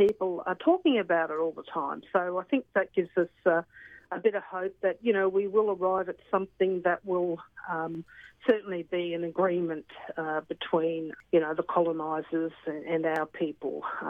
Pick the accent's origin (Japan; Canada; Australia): Australia; Queensland; as a Queenslander